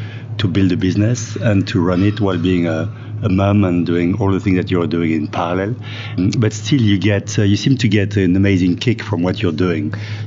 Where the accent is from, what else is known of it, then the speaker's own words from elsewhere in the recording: London, United Kingdom; So from London, but not with the London accent.